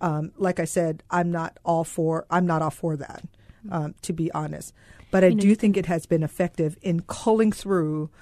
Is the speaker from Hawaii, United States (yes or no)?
yes; Hawaii, United States; I grew up in Hawaii. I'm the middle child of nine.